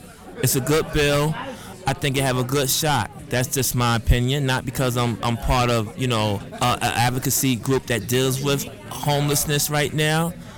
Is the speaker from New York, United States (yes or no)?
yes; New York, United States; Well, we're from New York, and we're based in Manhattan, in Harlem.